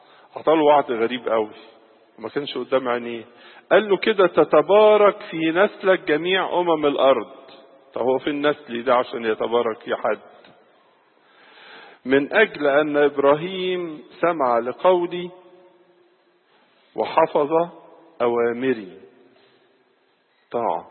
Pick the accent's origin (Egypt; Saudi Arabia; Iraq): Egypt; تقول لنا قصة زي ما كلنا نعرفها طبعا كمصريين وكأباط